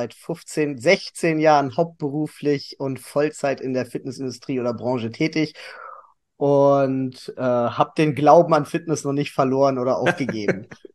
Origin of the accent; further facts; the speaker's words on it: Hanover, Lower Saxony, Germany; Ich bin inzwischen 34 Jahre alt, komme aus Hannover.